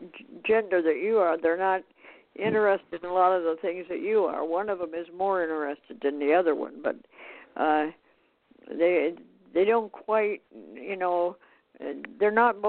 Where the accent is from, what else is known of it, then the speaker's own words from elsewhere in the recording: Montana, United States; born there; Well, you know, I was born in Montana, and I had to drive in the snow and ice and all that good stuff, and I moved to California.